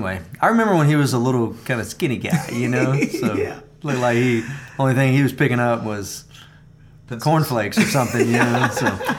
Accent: Albany, Georgia, United States; I will say you could pray for my hometown, Albany, Georgia.

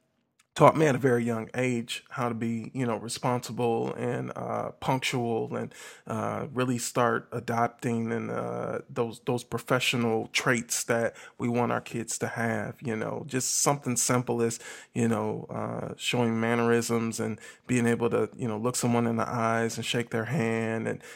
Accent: Milwaukee, Wisconsin, United States; I was blessed growing up in Milwaukee to attend a high school that had a co-op program.

